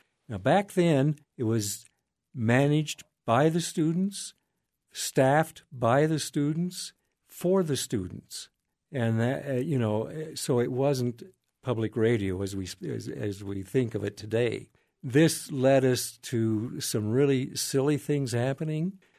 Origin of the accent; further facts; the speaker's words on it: Wyoming, United States; growing up in Wyoming, we didn't have television until later on.